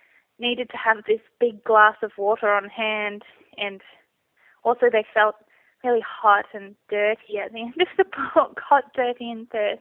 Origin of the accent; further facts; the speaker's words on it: Mullumbimby, New South Wales, Australia; I was born in Byron Bay, but I lived near Mullumbimby, so it was really a lush place to grow up, you know. It was always raining, it was incredibly green.